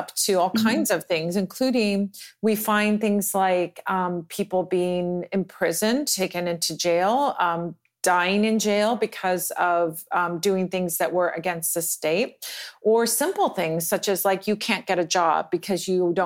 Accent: Santa Monica, California, United States; born there; accent: Californian; Well, I was born in the States. I was born in Santa Monica, California. So you can tell by my accent. I sound like the Californians, right?

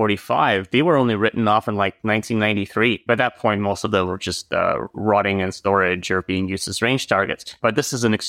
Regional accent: Moscow, Russia; but I grew up in Moscow and not a lot of ships going up and down the Moscow River

